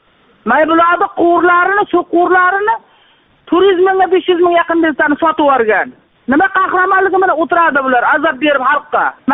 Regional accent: Maybuloq, Samarqand Region, Uzbekistan; Hatto Qo'rg'on tumani, Maybuloqdanman.

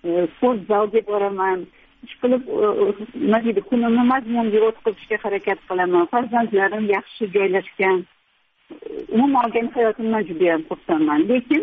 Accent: Tashkent, Uzbekistan; Men Toshkentliman, Toshkentda tug'ilganman, Labzak mahallasida, ziyoli oilada, ota-onam Nizomiy nomli Toshkent davlat pedagogika institutida dars berishardi.

